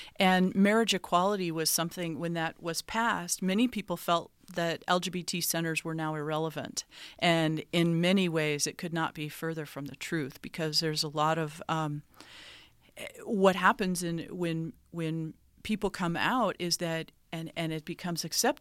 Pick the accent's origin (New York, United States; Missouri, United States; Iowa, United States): Iowa, United States; Ames; moved away as an adult; I'm originally from Ames, Iowa. I grew up there and went to high school there.